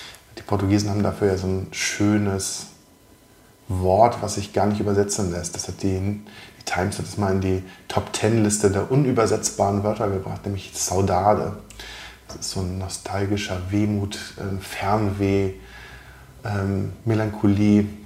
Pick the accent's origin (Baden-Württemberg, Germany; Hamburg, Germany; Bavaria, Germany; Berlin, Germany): Hamburg, Germany; Ich bin in Hamburg geboren und auch immer hier geblieben.